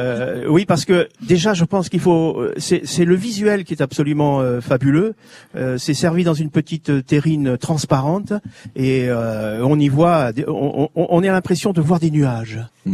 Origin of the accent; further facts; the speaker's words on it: Itsassou, Nouvelle-Aquitaine, France; Et je suis également d'Itsassou.